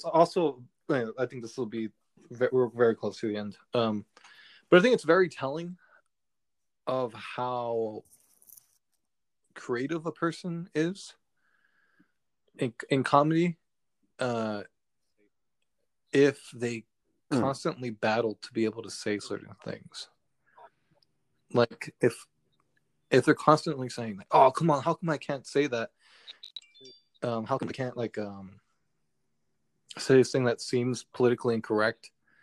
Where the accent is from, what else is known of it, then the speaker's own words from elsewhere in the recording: Highland Park, California, United States; And I grew up in Highland Park before it became like super gentrified. So it was a bunch of Latino people.